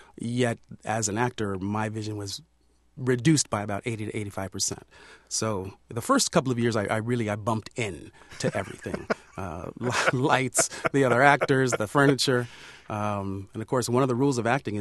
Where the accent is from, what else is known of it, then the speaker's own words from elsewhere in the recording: Sacramento, California, United States; As a kid growing up in Sacramento, Gene Roddenberry's show, Star Trek, said, "When the future comes, there's a place for you, kid."